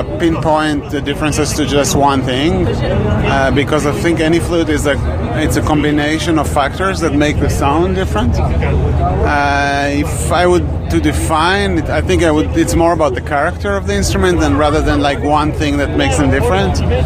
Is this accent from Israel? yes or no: yes; Israel; now in Montreal, Canada; I'm a flute maker. I live and work in Montreal, in Canada, and I'm originally from Israel.